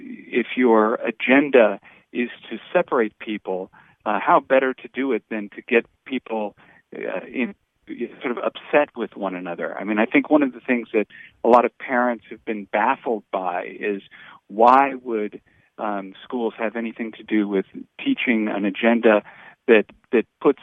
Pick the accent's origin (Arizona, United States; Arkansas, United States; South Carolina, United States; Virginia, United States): Arizona, United States; Phoenix; moved away as an adult; now in Washington, United States; I'm from Phoenix, Arizona, originally. So I'm a fellow Westerner and moved out to some 30 years ago to Washington, D.C. to be a political writer.